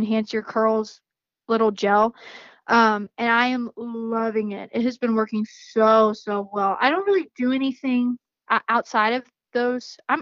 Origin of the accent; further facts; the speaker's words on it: Florida, United States; So that's actually a Florida man story that was like in my hometown.